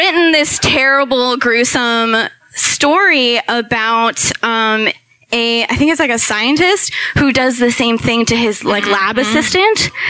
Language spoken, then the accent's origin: English; Miami, Florida, United States; I'm originally from Miami, but I live here now in my home.